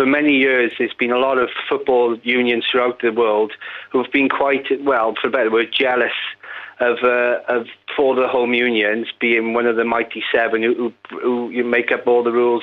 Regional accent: Wales, United Kingdom; We see it as a thin end of a wedge of getting rid of our identity as a Welsh footballing nation

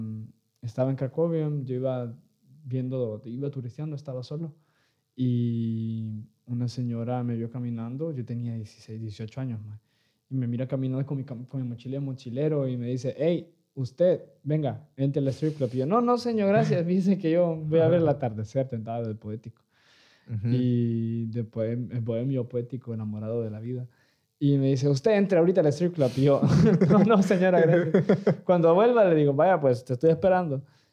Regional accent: Honduras; tengo 18, soy de Honduras y estoy en un intercambio.

